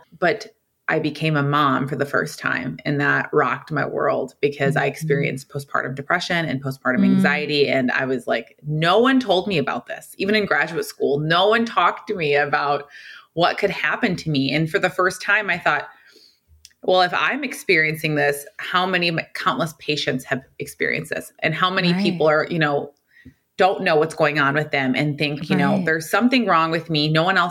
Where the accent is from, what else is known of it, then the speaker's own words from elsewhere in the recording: Michigan, United States; now in Arizona, United States; I'm from Michigan, currently live in Arizona.